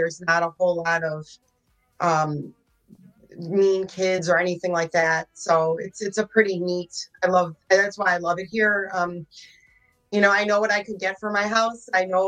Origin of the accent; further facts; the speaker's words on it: Villa Park, Illinois, United States; now in Lombard, United States; So I grew up in Villa Park. My parents moved from the city when I was three. So I lived in Villa Park, and then I moved to Lombard.